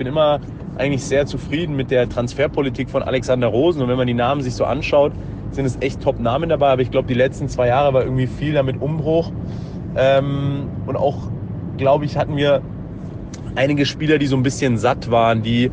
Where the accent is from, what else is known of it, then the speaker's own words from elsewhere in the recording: Munich, Bavaria, Germany; Also ich komme ja aus München